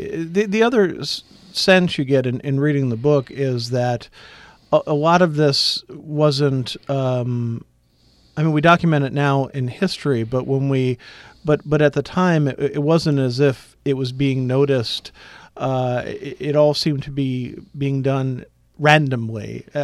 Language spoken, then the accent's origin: English; Pennsylvania, United States; I grew up in Montgomery County, Pennsylvania, and so you have the Montgomery